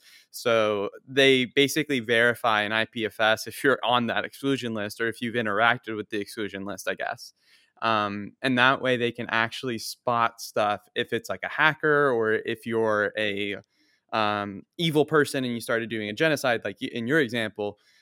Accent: United States; born there; My parents are from Chile, but I was born in the States. So basically just went over there. My parents taught me how to speak Spanish and everything.

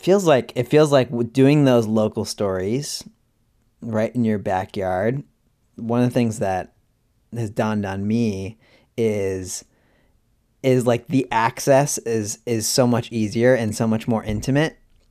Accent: California, United States; I'm from California, but even like working in LA, I realized that, you know, I didn't have a connection to like the people

